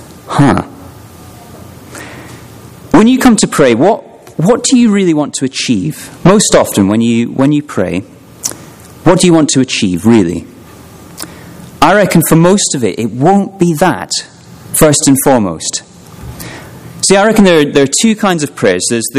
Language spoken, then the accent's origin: English; Scotland, United Kingdom; So let me start with an image from my home country. I'm from Scotland.